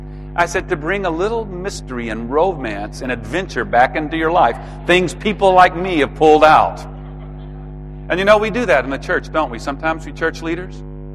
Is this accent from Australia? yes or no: no; Texas, United States; that may be hard for you to believe, you know, growing up in Texas in the 1960s, conservative Texas, but I was not a churchgoer.